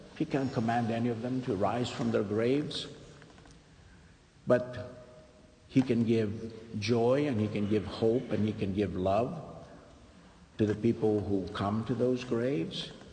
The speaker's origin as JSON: {"language": "English", "town": "Patras", "region": "Western Greece", "country": "Greece", "tie": "born or raised there", "lives_now": "United States", "said": "Priests here are more stuck than this priest in my hometown, Patras. That would never happen in this country, I can assure you."}